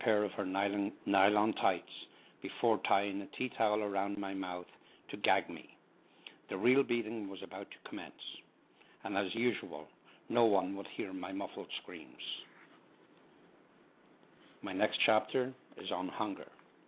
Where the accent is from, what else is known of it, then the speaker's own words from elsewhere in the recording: Tullamore, County Offaly, Ireland; now in New Jersey, United States; I live in New Jersey in the United States. I'm originally from Tullamore, Ireland.